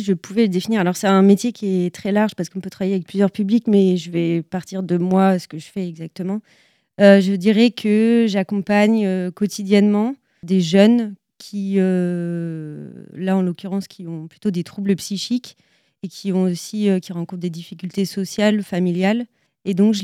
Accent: Normandy, France; moved away as an adult; now in Angers, France; j'ai 24 ans, je suis originaire de Normandie.

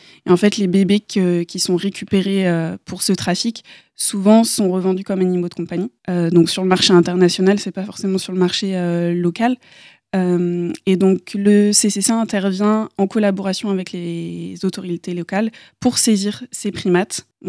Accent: northern France, France; now in Angers, France; je viens initialement du nord de la France, et puis j'ai déménagé il y a quand même quelques années de ça, ici dans la région angevine.

